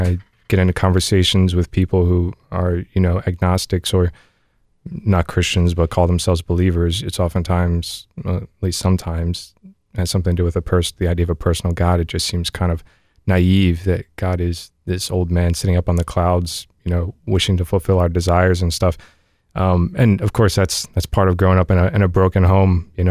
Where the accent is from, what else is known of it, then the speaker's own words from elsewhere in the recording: Trenton, New Jersey, United States; born there; Well, I was born in the Diocese of Trenton, New Jersey.